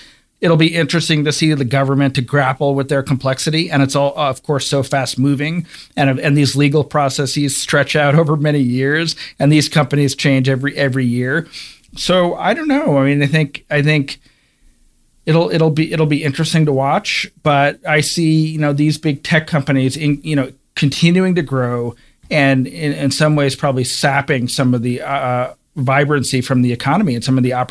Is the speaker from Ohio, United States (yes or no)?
yes; Cleveland, Ohio, United States; I'm from Cleveland, Ohio, and I grew up reading the Cleveland Plain Dealer